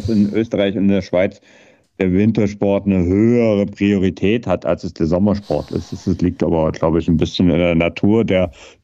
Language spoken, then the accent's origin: German; Southern Germany, Germany; weil ich ja ein bisschen als Süddeutscher quasi diese Fahne, die österreichische Fahne hochhalten muss.